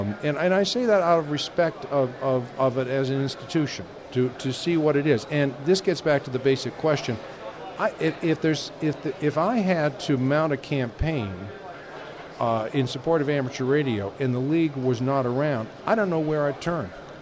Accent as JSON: {"language": "English", "region": "North Carolina", "country": "United States", "said": "I come from North Carolina, in the North Carolina section."}